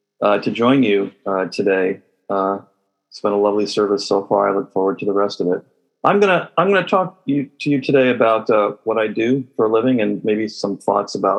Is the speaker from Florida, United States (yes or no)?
no; Los Angeles, California, United States; I grew up in Los Angeles, in LA, in the 60s and 70s, and this was the era of the space race